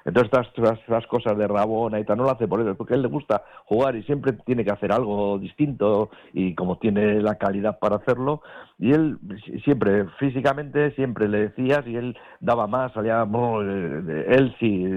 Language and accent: Spanish; Basauri, Basque Country, Spain; Yo soy de Basauri, vamos.